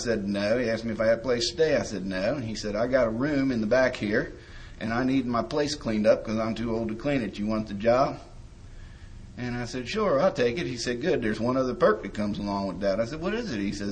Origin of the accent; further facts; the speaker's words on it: Cincinnati, Ohio, United States; moved away as an adult; now in North Carolina, United States; I grew up in Cincinnati, Ohio. Everybody here thinks I'm from the South. Well, maybe Ohio from up here is South. But I moved to North Carolina about 5 years ago and already had an accent